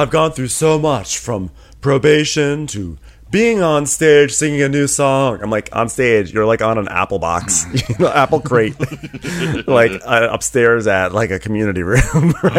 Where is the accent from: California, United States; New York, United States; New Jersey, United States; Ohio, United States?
New York, United States; So then, I'm from Westchester County, New York, okay? So I'm allowed to have upstate New York snobbery